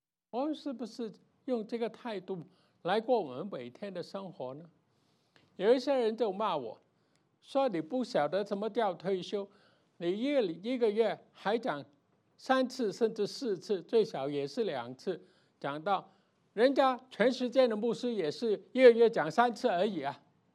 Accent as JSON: {"language": "Chinese", "country": "China", "said": "但我们是中国人，我们自己知道我有什么民族的优越感"}